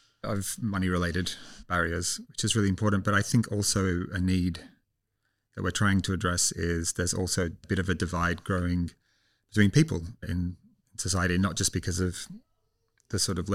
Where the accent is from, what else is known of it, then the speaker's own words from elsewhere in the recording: Australia; moved away as an adult; I sort of learned cooking from Liz, really, when I moved here from Australia. I was a terrible cook.